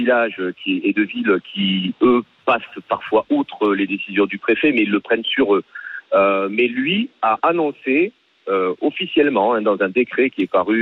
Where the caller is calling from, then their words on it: Occitanie, France; surtout parce que nous sommes de l'Hérault à la base.